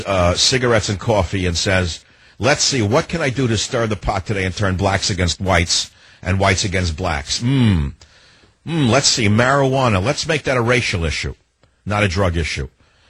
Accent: United States; am an immigrant son. I respect cultures and languages around the world. But I'm living in America. I'm an American.

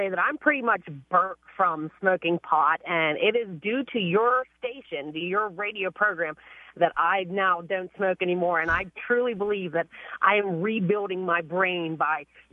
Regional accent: Ireland; I'm actually from Ireland, so there's a large Irish community here

